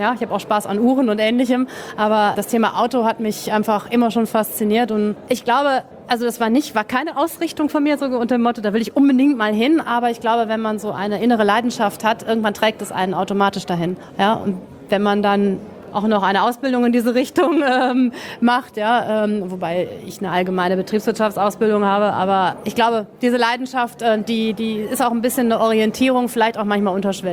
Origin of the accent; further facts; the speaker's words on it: North Rhine-Westphalia, Germany; ich komme nicht von hier, überhaupt nicht. Ganz woanders, ich komme aus Nordrhein-Westfalen.